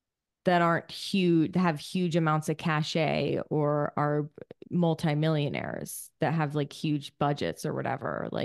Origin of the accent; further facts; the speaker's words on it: California, United States; I am originally from the Bay Area.